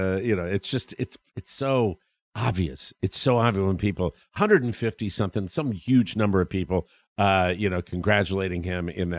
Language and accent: English; Washington, District of Columbia, United States; I met a lot of people growing up in Washington, D.C. in the radio business